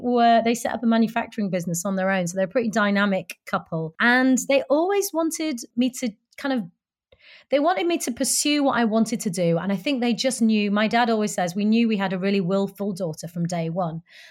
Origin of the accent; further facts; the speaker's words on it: Bradford, Yorkshire and the Humber, United Kingdom; I grew up in Bradford.